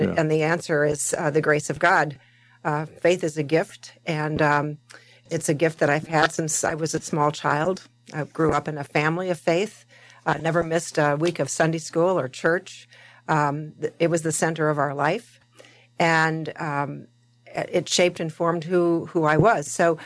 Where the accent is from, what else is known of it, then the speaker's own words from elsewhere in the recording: Nebraska, United States; But I'm from the Midwest. I grew up in the Midwest.